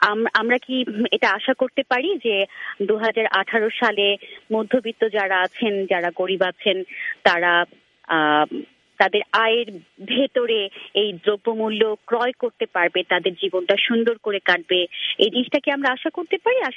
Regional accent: Bangladesh; আমি যেহেতু বাংলাদেশি

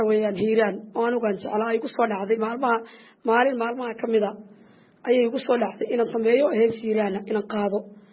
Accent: Hargeisa, Woqooyi Galbeed, Somalia; Waxaan ka bilaabay anigoo yar magaalada Hargeysa ayaa fankayga ka bilaabay.

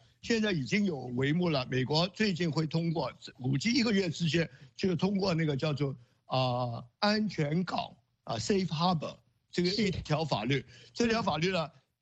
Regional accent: Hong Kong; 我们香港人

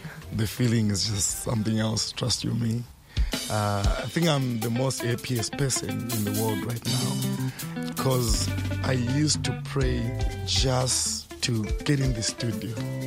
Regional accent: Murewa, Mashonaland East, Zimbabwe; I was born in Murewa, and I grew up there. I think partly I learned there and then came to the city 2003 when I was doing my Form 3.

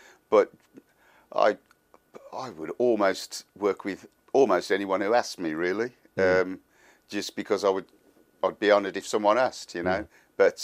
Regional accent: Birmingham, West Midlands, United Kingdom; I saw him perform live in Birmingham, my hometown, in 1976

